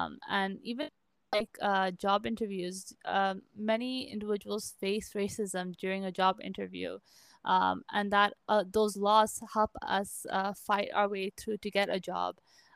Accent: Bangalore, Karnataka, India; now in Canada; well, I am from Bangalore, India. I moved to Canada in 2001, and my parents chose to come to Canada for education and a better life.

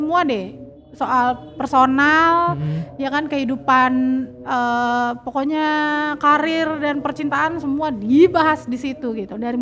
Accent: Makassar, South Sulawesi, Indonesia; karena gue kan dari Makassar, terus rumah gue di Makassar itu gak ada kabel TV-nya

